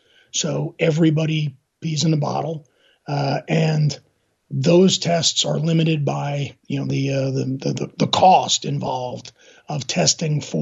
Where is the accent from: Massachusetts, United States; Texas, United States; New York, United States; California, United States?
New York, United States; New York City; from growing up in Brooklyn, we call it the cockroach factor.